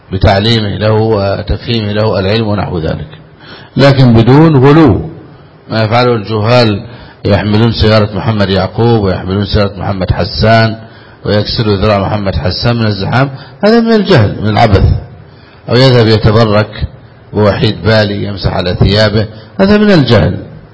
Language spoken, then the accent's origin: Arabic; Egypt; أما عندنا في مصر في صلاة الجمعة بعض الإخوة يمد رجليه